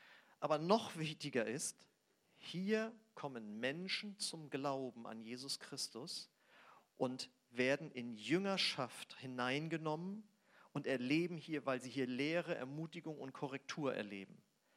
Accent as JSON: {"language": "German", "town": "Braunschweig", "region": "Lower Saxony", "country": "Germany", "said": "Ja, ich komme aus Braunschweig."}